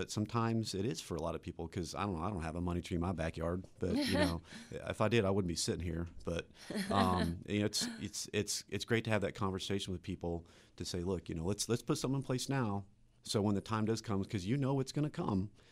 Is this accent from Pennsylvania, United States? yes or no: no; Illinois, United States; It's part of my upbringing from a very, very small town in Illinois